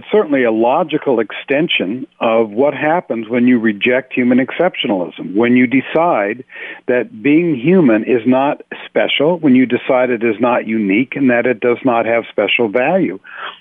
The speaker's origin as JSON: {"language": "English", "town": "Los Angeles", "region": "California", "country": "United States", "said": "I'm from Los Angeles. I know Santa Monica like the back of my hand."}